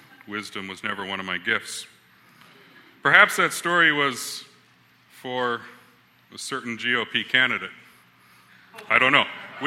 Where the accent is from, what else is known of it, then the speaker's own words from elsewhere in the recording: India; Those who are familiar with me know that as an Indian, I'm a circular storyteller